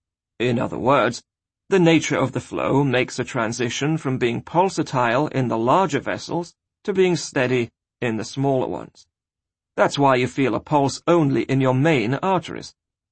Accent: England, United Kingdom; I grew up in houses in England with DC electricity

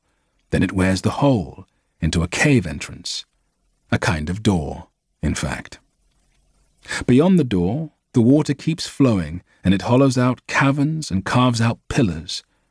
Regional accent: Lyme Regis, South West England, United Kingdom; this was the garden of the house where I grew up in Lyme Regis.

